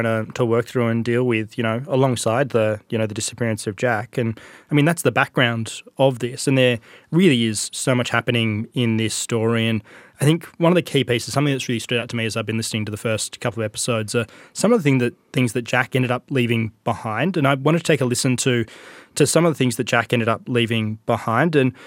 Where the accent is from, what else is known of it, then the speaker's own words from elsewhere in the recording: Brisbane, Queensland, Australia; And I grew up in Queensland. I grew up in Brisbane and never really spent any time at all out in any of these places